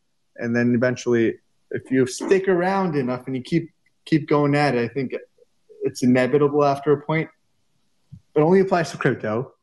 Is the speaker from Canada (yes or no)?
yes; Canada; And it was a lot of money because I'm Canadian, and when you do the conversion from USD to CAD, it's quite a chunk of change for a 15-year-old.